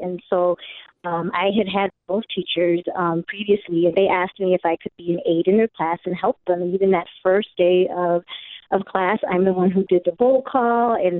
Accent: El Salvador; so I'm from El Salvador, and my grandfather in El Salvador was a teacher.

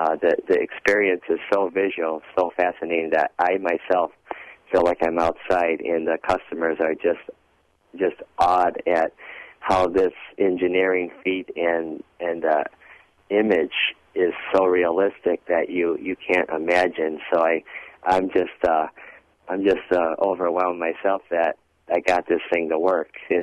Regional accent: Chicago, Illinois, United States; going to the local Chicago Planetarium where I grew up in Chicago.

